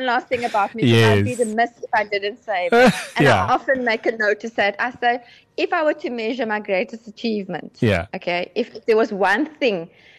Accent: Gqeberha, Eastern Cape, South Africa; I'm a small city girl, born and bred in Gqeberha, Eastern Cape. My whole life, grew up in the heyday of apartheid.

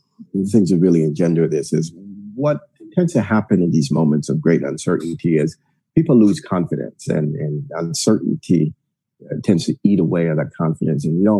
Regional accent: Italy; also born or lived in Costa Rica; I was born in Costa Rica, but then grew up in Italy. And so really part of that global diaspora.

